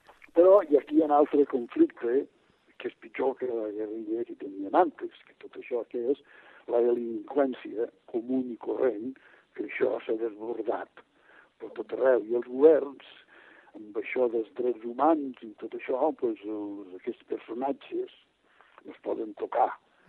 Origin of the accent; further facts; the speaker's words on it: Falset, Catalonia, Spain; jo soc de Falset